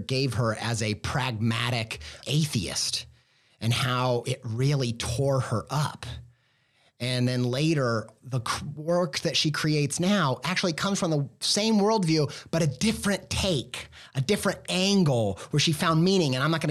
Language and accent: English; Midwest, United States; I come from the Midwest.